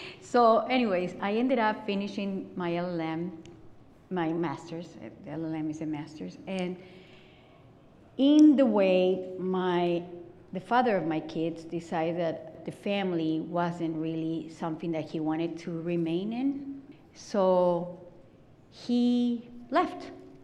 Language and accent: English; Ecuador; English is a second language; moved away as an adult; now in United States; I was born in Ecuador. I was raised in Ecuador. I came to Minnesota because I was in the Foreign Service, in the Ecuadorian Foreign Service